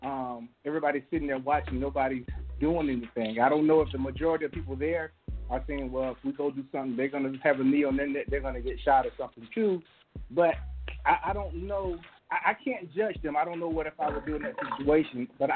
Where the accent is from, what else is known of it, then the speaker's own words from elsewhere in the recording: Miami, Florida, United States; I grew up in Miami, Florida. I grew up and saw riots because of the same thing, probably to about from being a kid to about 13